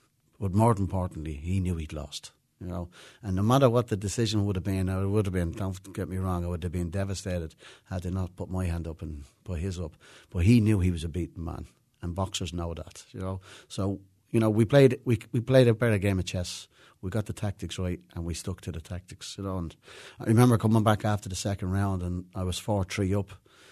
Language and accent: English; Ireland; So the bottom line was, we're Irish and we like to party as well, as you know.